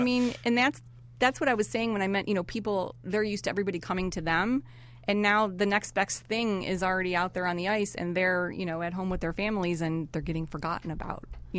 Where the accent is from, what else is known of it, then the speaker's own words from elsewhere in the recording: Chicago, Illinois, United States; now in Buffalo, United States; I'm from Chicago originally.